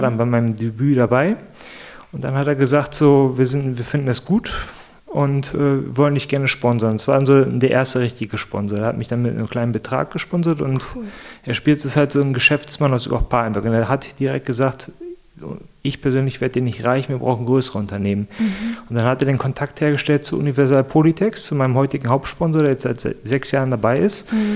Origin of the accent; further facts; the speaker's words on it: Germany; Ich bin als Deutscher reingegangen